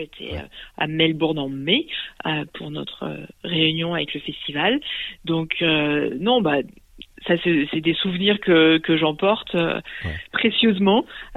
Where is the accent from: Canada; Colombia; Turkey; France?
France; Lyon, Auvergne-Rhône-Alpes; moved away as an adult; now in Australia; je suis originaire de Lyon, et donc on repart à Lyon.